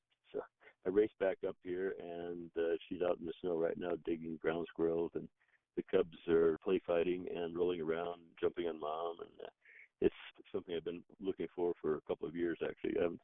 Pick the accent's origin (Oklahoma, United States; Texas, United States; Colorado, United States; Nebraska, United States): Nebraska, United States; Part of how I got into it was growing up in Nebraska along the Platte River, where we had a hunting cabin on the Platte River